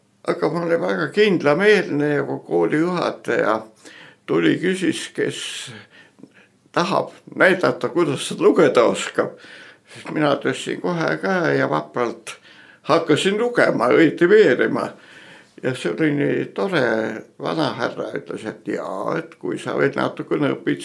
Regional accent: Tallinn, Harju County, Estonia; Nii sündisin Tallinnas. Olen tallinlane. Toonkuniga tänaval.

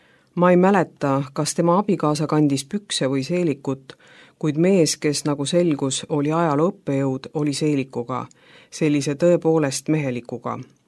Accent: Tallinn, Harju County, Estonia; olen Tallinnast.

